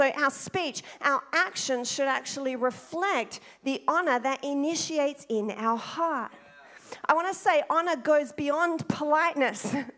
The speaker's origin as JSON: {"language": "English", "country": "Australia", "said": "I love Australia. I am Australian. Did anybody realize? I am Australian. I love Australia."}